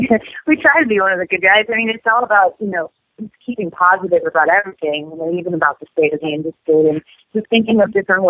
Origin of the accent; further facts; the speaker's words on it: New York City, New York, United States; now in Los Angeles, United States; Yeah, I'm from New York City, so I know of all the winter fiasco that's going on up there.